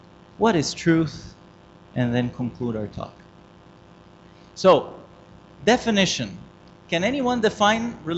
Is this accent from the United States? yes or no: no; Canada; I'm from Canada.